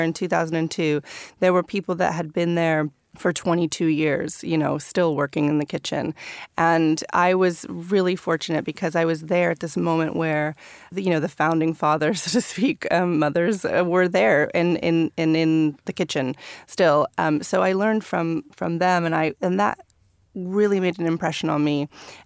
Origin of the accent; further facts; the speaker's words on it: California, United States; born there; So I was born in Northern California